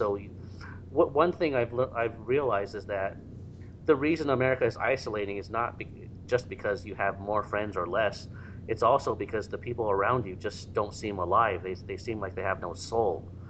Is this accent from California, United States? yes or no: yes; Fremont, California, United States; But that was the case in my experience when I grew up in Fremont, California.